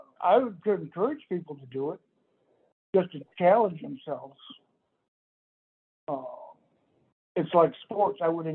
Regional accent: Michigan, United States; We were raised on Lake Huron up here in Michigan.

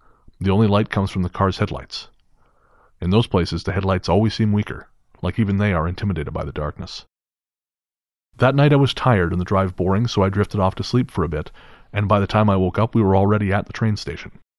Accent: Pudukkottai, Tamil Nadu, India; now in Bangalore, India; Though I now live in Bangalore, I grew up in Pudukkottai district, in the Indian state of Tamil Nadu.

